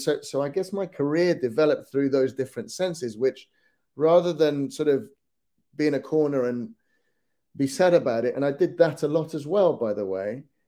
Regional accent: Lima, Peru; also born or lived in Leicester / Leeds; now in London, United Kingdom; a background of growing up in Lima and then moving to Leicester in the mid-80s because the challenges in Lima through terrorism, through racism, through inequality, took me to Leicester, studying in Leeds and then moving to London.

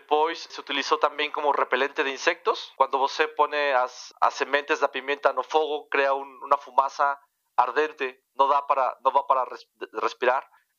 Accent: Mexico City, Mexico; Portuguese is a second language; eu sou mexicano, tenho morado toda a minha vida no México

